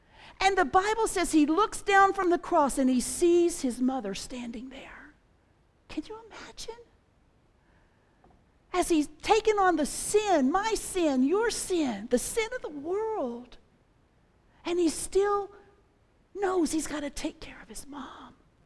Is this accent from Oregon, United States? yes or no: no; Kentucky, United States; I'm from Kentucky.